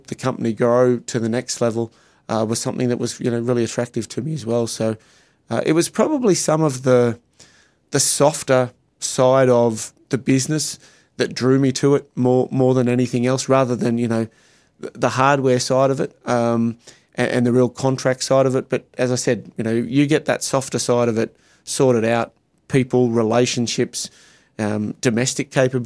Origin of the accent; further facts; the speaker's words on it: Australia; now in Canada; now that I'm Canadian as well as Australian